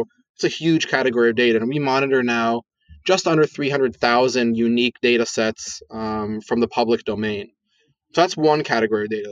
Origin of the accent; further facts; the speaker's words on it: New York, United States; also born or lived in Providence / Israel; So I grew up in Israel, but I was originally from the States, originally from Providence, grew up in New York, then Israel, finally came back to the States.